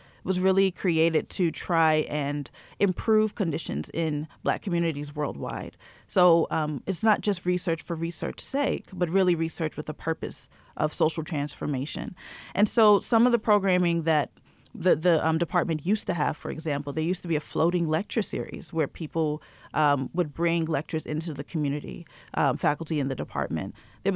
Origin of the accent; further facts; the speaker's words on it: New York, United States; also born or lived in Pittsburgh; I'm not originally from Pittsburgh. I'm actually from the South Bronx in New York. And I grew up in the housing projects in the South Bronx and ended up being the first in my family to go to college.